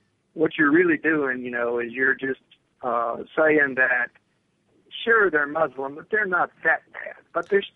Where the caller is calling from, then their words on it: Texas, United States; Hi, guys. … from Texas.